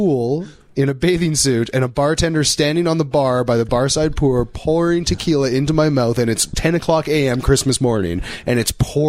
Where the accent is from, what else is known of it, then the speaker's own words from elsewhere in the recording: Canada; and we're Canadian, so we identify ourselves as bashing Americans.